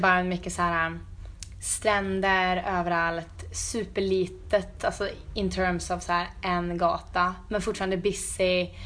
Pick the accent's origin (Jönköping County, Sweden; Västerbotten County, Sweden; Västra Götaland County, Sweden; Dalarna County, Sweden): Västra Götaland County, Sweden; Skövde; 3-4 mil från Skövde, där vi kommer ifrån.